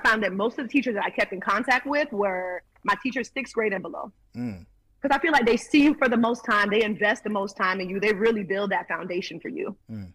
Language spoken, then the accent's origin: English; Florida, United States; born there; And then myself, my brother, and my sister were both born in South Florida. Okay. So we're technically first generation, but definitely raised in a Caribbean household.